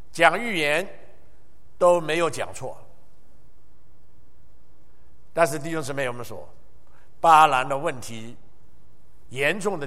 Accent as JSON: {"language": "Chinese", "country": "China", "said": "现在很多人尤其我们中国人啊，很容易有这样的一种思想啊"}